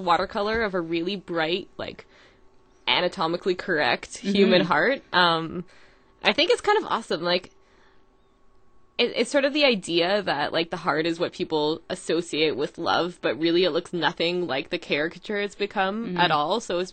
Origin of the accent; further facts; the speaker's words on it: Winnipeg, Manitoba, Canada; which I grew up in Winnipeg